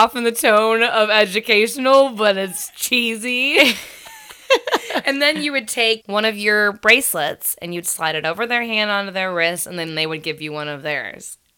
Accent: United States; Yeah. I'm American.

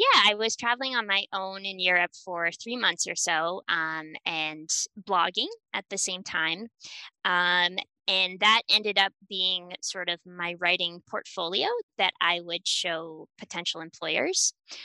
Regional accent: New Hampshire, United States; moved away as an adult; now in Bratislava, Slovakia; I'm from New Hampshire originally, and I moved to Bratislava in November of 2017.

